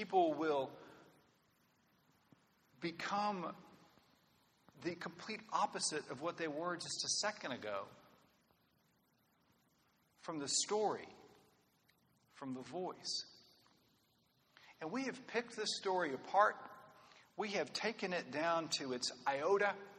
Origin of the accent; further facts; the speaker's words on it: Waco, Texas, United States; I'm from Waco. I don't know much about herding.